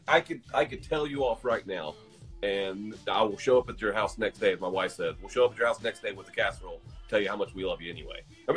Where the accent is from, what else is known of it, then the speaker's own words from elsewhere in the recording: Georgia, United States; but most kids in the South, where I grew up in Georgia